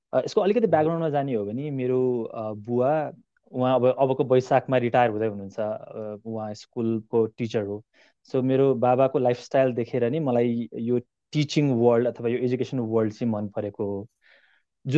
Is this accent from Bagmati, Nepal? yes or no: yes; Kathmandu, Bagmati, Nepal; म नागरिकताको हिसाबले चाहिँ म उदयपुरको हुँ, तर म जन्मिएँ काठमाडौँ, पढेँ काठमाडौँ, हुर्किएँ काठमाडौँ, अलिअलि काम गरेँ काठमाडौँ